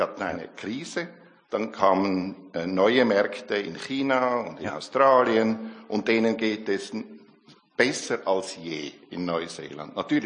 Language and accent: German; Switzerland; Ist es viel zu früh zu sagen, was wir als Schweizer lernen können aus dieser Brexit-Affäre in Bezug auf das Rahmenabkommen?